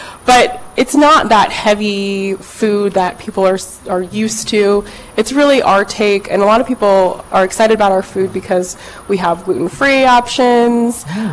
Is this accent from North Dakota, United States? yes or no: no; Hawaii, United States; I'm Hawaiian.